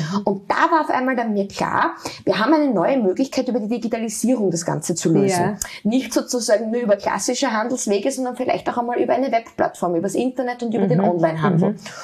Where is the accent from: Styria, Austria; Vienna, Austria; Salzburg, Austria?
Styria, Austria; Steins; Ich bin eigentlich aufgewachsen so am Land, so wie man das halt von den Bauern und Bäuerinnen der Umgebung kennt. Also so wie die Dorfstruktur gab es bei uns in Steins in der Weststeiermark.